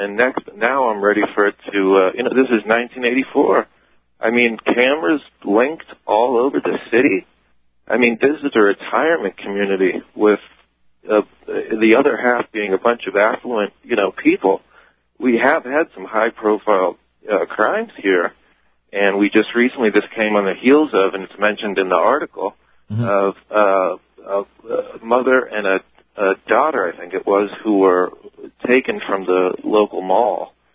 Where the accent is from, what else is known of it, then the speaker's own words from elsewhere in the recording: Miami, Florida, United States; born there; I think I did. I was born in Miami, uh-huh.